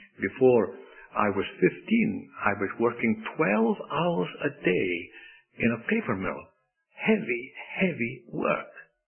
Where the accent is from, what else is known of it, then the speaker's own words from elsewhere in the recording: Scotland, United Kingdom; Now, when I was growing up in Scotland, that's a long time ago